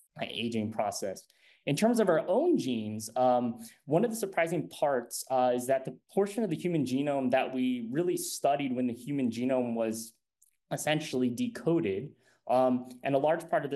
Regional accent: San Diego, California, United States; also born or lived in Hawaii / New York City; I'm incredibly happy to be back home in San Diego. I was born and raised in San Diego and did my scientific training actually in another beautiful location in Hawaii for 10 years.

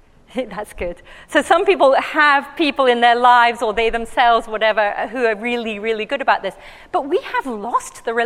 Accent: England, United Kingdom; I come from England. We love our road rage.

